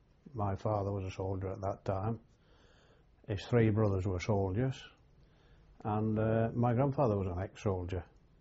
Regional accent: Kirk Green, North West England, United Kingdom; born there; I was born in Kirk Green, near Wigan.

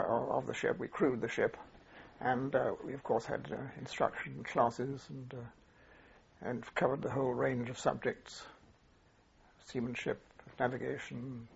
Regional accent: Bideford, South West England, United Kingdom; born there; I was born in Biddeford, Devon.

